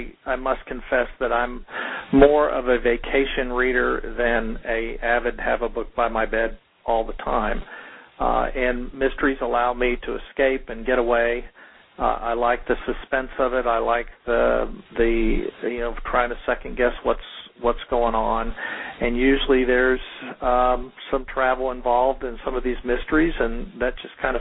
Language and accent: English; Houston, Texas, United States; the original part where the story begins is near Houston, and I grew up near Houston, and I've traveled to the Netherlands and Belize